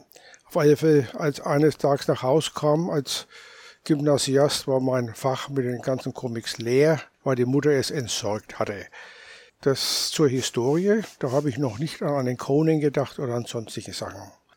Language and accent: German; Nuremberg, Bavaria, Germany; born there; Ich als gebürtiger Nürnberger